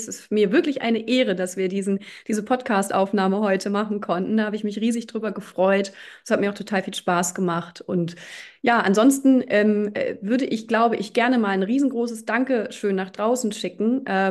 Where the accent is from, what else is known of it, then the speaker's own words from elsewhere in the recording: Overath, North Rhine-Westphalia, Germany; Einmal in Overath, in meiner Heimatstadt, findet eine Lesung statt.